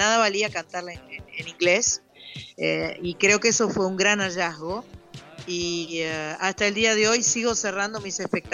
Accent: Argentina; Yo soy argentina

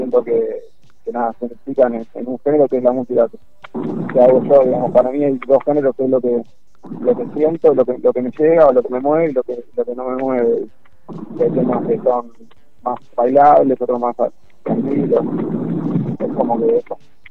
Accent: Uruguay; yo soy uruguayo, son todas de otros países

